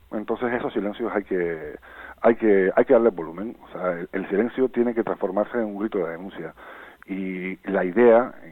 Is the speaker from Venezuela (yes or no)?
no; Las Palmas, Canary Islands, Spain; moved away; Yo soy canario. En Las Palmas, un chaval, ¿no?, de mi pueblo